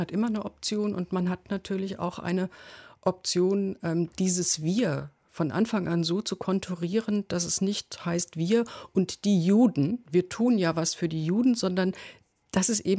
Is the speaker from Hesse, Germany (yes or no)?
yes; Hesse, Germany; Und ich bin sofort dahin gegangen, wo ich herkomme, sozusagen meine hessische Heimat.